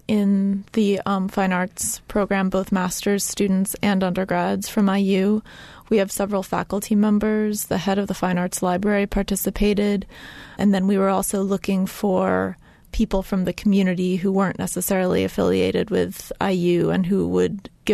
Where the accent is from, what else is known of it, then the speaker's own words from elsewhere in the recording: Youngstown, Ohio, United States; also born or lived in DeKalb; now in Bloomington, United States; I grew up in Youngstown, Ohio, and DeKalb, Illinois.